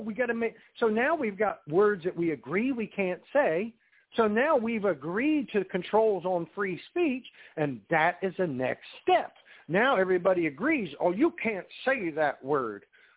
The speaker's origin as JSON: {"language": "English", "region": "West Virginia", "country": "United States", "tie": "born or raised there", "said": "Hey, I grew up in West Virginia. You know I grew up in West Virginia. We're supposed to be dumb hillbillies, right?"}